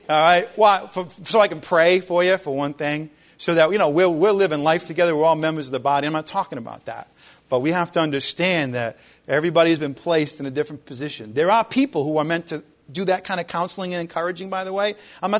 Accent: Ireland; Darn, as an Irishman, I was bummed the first time I read that.

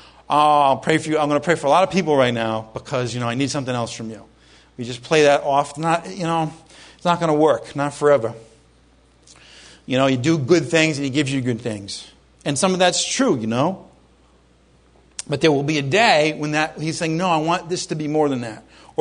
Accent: Ireland; I'm Irish. I'm guilt-ridden. I was brought up in Roman Catholicism.

